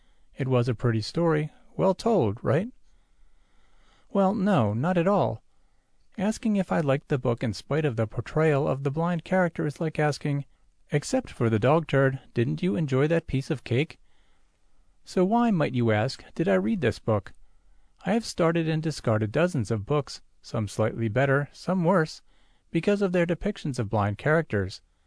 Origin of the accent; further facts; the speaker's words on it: San Jose, California, United States; I grew up in San Jose, California, and we would often travel to Oakland or San Francisco